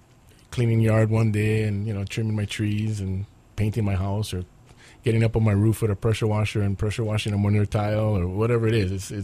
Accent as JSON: {"language": "English", "town": "Pearl City", "region": "Hawaii", "country": "United States", "tie": "born or raised there", "said": "Born and raised in Pearl City and went to Pearl City High School, graduated in 78."}